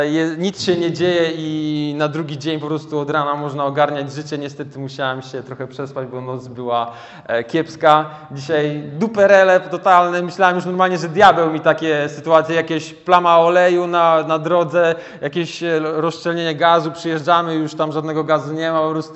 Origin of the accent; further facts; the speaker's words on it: Szczytno, Warmian-Masurian Voivodeship, Poland; Jestem strażakiem, no jestem ze Szczytna.